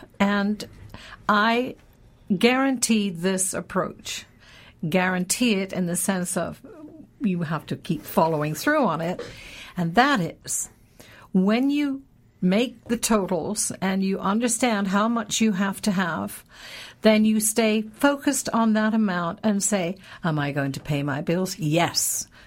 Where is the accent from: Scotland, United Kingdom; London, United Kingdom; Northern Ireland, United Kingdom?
Scotland, United Kingdom; You know, I think about my roots. I'm from Scotland, after all.